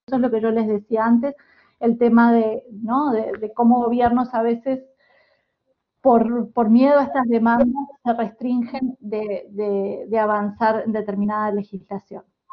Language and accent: Spanish; Uruguay; yo soy uruguaya, así que tengo ahí un sesgo